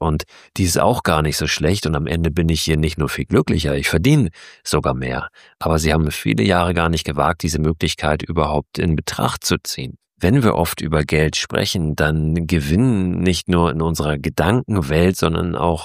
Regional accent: Germany; Auf der anderen Seite gibt es aber auch viele Produkte, die hier sehr, sehr viel günstiger sind als bei uns in Deutschland.

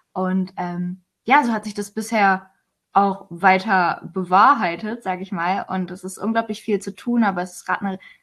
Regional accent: Oldenburg, Lower Saxony, Germany; born or raised there

